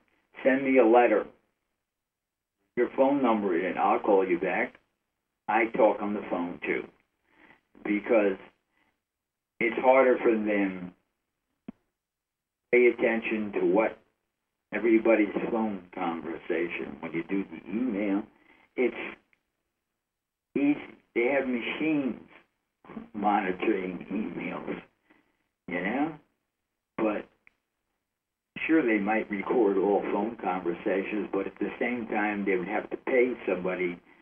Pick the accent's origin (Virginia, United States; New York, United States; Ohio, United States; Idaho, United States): New York, United States; And I'm from New York.